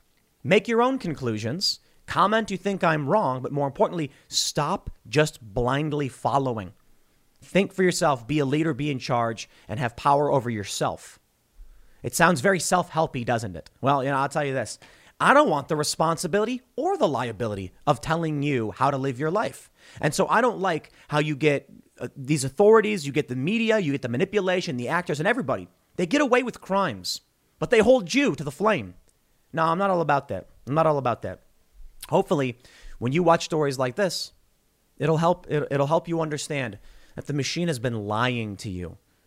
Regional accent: Chicago, Illinois, United States; So I'm from Chicago.

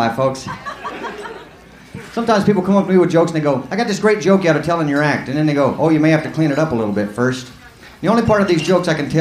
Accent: Lubbock, Texas, United States; That reminds me, that's like where I'm from. I'm from West Texas, Lubbock, Texas. You ever heard of that?

